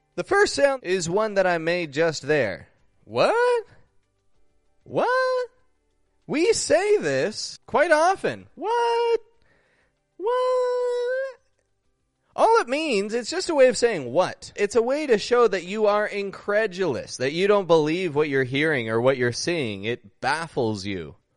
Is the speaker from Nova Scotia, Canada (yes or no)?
no; Toronto, Ontario, Canada; I'm from Toronto, Canada